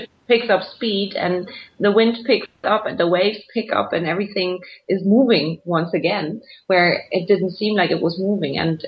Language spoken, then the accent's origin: English; Hamburg, Germany; We have in Hamburg, the city that we're moving back to, actually, because it's my hometown, we have houseboats, like Amsterdam style.